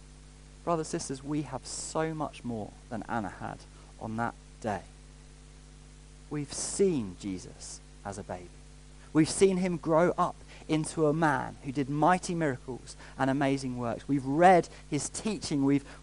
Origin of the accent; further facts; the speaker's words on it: England, United Kingdom; As English people, we're quite good at playing the game.